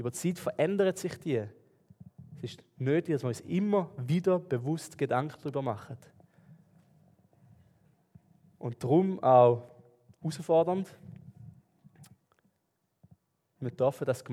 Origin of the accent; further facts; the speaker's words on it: Switzerland; obwohl ich jetzt hier als Schweizer in der Schweiz lebe.